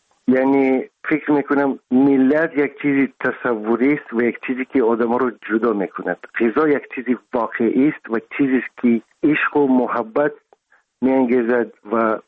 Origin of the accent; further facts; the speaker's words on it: Dushanbe, Tajikistan; تئاتر مایاکوفسکی بود، جامی، کنسرت جامی بود، بازار شاهمنصور بود. خوشبختانه دیدم جایهایی که در اونجا بزرگ شدم